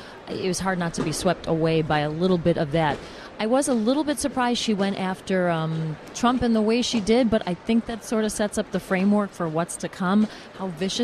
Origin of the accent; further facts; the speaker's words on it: United States; being here in this room and being fortunate enough to be here, as an American, as a woman